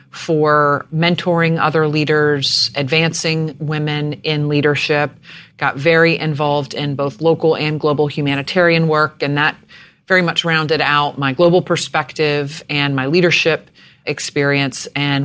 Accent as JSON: {"language": "English", "town": "Jacksonville", "region": "Florida", "country": "United States", "tie": "born there", "said": "I was born in Jacksonville, Florida. I'm the oldest of three girls. I have two younger sisters."}